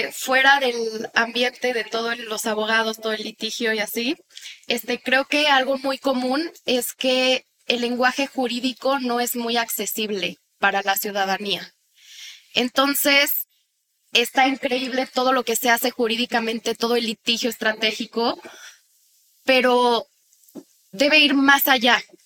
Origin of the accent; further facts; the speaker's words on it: Mexico; soy mexicano, soy parte de este país, de esta comunidad